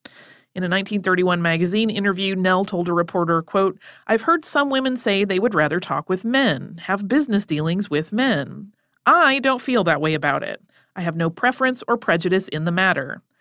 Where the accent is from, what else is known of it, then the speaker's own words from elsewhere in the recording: Cordova, Alaska, United States; now in Juneau, United States; I live in Juneau, Alaska, and I was thrilled to hear my hometown of Cordova, Alaska, name-checked in your podcast